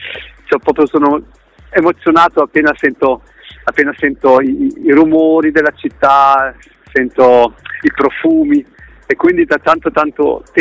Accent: Germany; also born or lived in Milan; io sono nato a Milano, mia mamma è milanese e ha sposato un tedesco, quindi solo il mio primo anno della vita ho vissuto a Milano, il resto sono cresciuto in Germania.

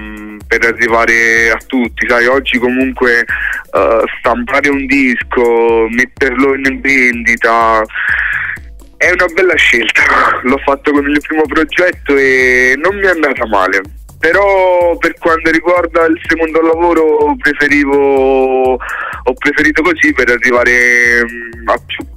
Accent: Salerno, Campania, Italy; sono in giro per la provincia salernitana, io sono di Salerno

